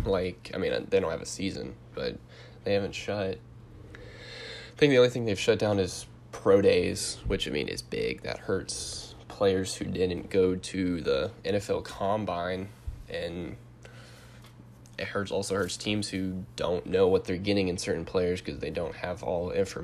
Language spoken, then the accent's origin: English; Texas, United States; I'm from Texas, near the DFW area, so that's where all my sports influence comes from.